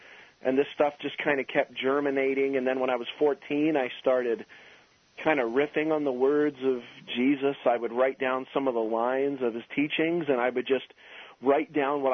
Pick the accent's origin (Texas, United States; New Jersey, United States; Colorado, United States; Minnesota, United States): New Jersey, United States; I was born in New Jersey, South Jersey, like basically right across the river from Philadelphia, and I grew up in a pretty small farm town that's now basically just a suburb